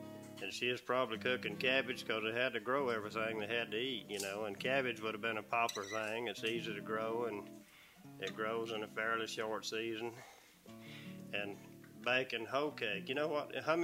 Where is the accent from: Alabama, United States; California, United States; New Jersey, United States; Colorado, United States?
Alabama, United States; also born or lived in Daleville, Alabama; I was raised in Alabama. I was born in Daleville, Alabama. I'm 52 years old.